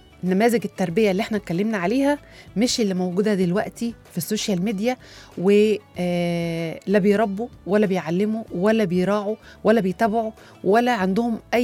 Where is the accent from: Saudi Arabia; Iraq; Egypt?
Egypt; مش عايزين ننسى ان مصريتنا، احنا مش عايزين ننسى ان احنا مصريين